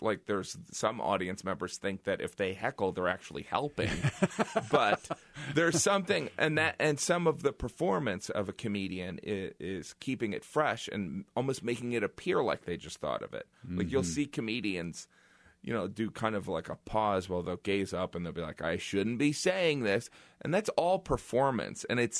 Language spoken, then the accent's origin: English; Midwest, United States; Yeah, I mean, I'm from the Midwest, but I started in New York, and I had I'm a slow talking, white bread looking Midwesterner.